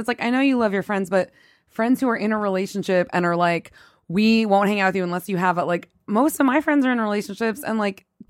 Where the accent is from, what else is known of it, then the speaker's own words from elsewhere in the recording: the South, United States; I'm from the South